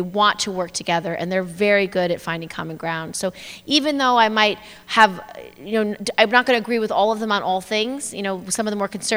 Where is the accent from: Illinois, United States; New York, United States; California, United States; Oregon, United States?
New York, United States; As a New Yorker, we just went through Superstorm Sandy, and it was devastating.